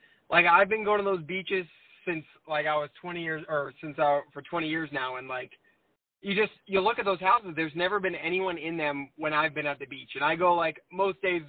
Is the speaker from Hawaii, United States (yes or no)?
no; Nottingham, New Hampshire, United States; now in Northwood, United States; So I grew up in Nottingham, New Hampshire, which is right, like, around Lee area.